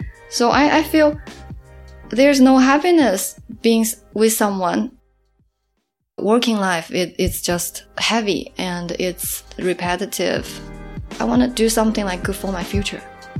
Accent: Suzhou, Jiangsu, China; English is a second language; also born or lived in Melbourne; now in Shanghai, China; Like back in my hometown, Suzhou, I also had this strange feeling of feeling empty and not belong in the city. And when I make it to Melbourne and now to Shanghai, I have similar feelings.

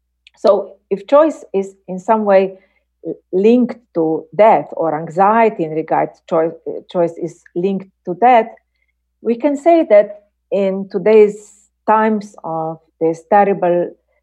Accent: Slovenia; In my home country, Slovenia, we have had, you know, debates

